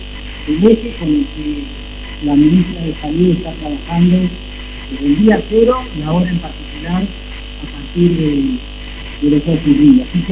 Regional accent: Buenos Aires Province, Argentina; me pasa a mí en la provincia de Buenos Aires, de donde soy

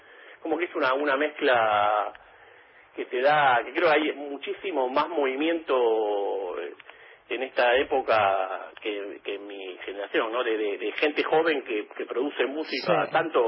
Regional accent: Lomas de Zamora, Buenos Aires Province, Argentina; born there; also born or lived in Adrogué; nosotros vivíamos en Adrogué, yo nací en Loma de Zamora

